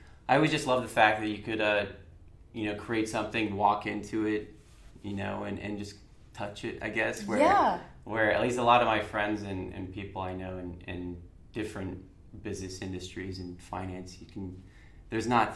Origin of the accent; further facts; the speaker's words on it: Colorado, United States; So I'm from Colorado, so obviously nature is a huge part of my background.